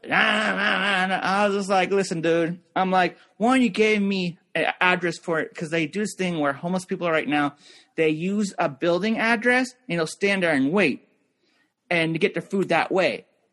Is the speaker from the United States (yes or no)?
no; Canada; I'm Canadian.